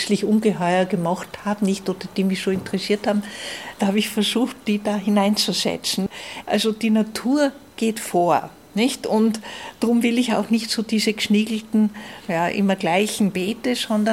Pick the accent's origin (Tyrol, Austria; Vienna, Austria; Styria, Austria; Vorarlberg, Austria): Styria, Austria; Altaussee; born there; Ich wohne seit Mitte der 90er Jahre wieder in Althaussee, wo ich geboren bin, und habe es bis heute noch nicht bereut.